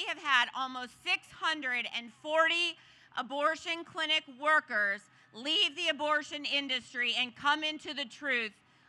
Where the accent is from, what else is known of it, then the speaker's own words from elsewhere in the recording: Texas, United States; Well, I'm from Texas, so howdy.